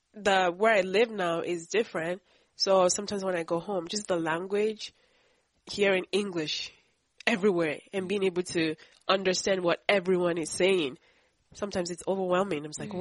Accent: Nigeria; also born or lived in Canada; I grew up in Nigeria and in Canada. My extended family is in Nigeria

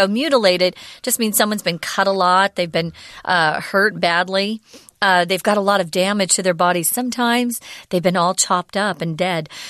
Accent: Arizona, United States; I'm from Arizona, but I've never heard of it.

